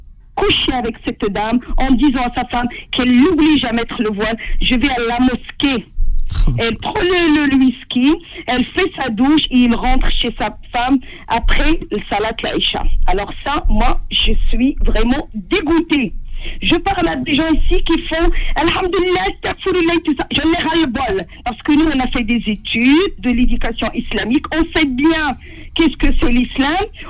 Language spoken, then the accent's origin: French; Morocco; now in France; Moi je suis marocaine, on est marocain, on est musulmans.